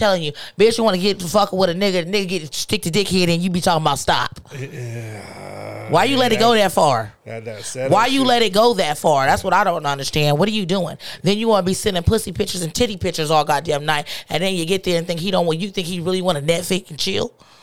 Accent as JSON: {"language": "English", "town": "Seattle", "region": "Washington", "country": "United States", "said": "I'm from the Central District. It's not near the Central District."}